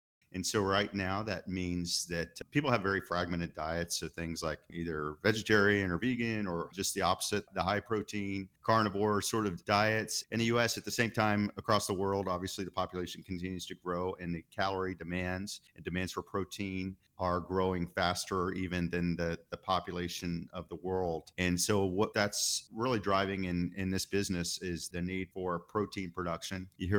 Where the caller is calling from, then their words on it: Fort Worth, Texas, United States; I'm calling from our headquarters in Fort Worth, Texas.